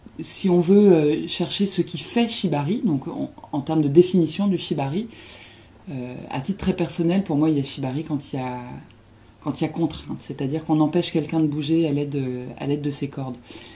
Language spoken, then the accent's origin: French; Normandy, France; born there; Et je suis née en Normandie et j'habite en Savoie.